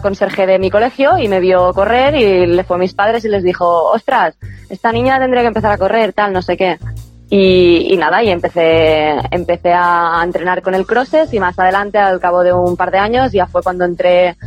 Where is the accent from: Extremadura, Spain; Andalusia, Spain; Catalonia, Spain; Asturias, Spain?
Catalonia, Spain; Bellaterra; Y mi madre sí que es catalana, o sea, soy una mezcla. Pero yo soy nacida en Cataluña y criada aquí en Barcelona, bueno, un pueblo de al lado de Barcelona, que se llama Bellaterra, pero que llevo, vamos, toda mi vida aquí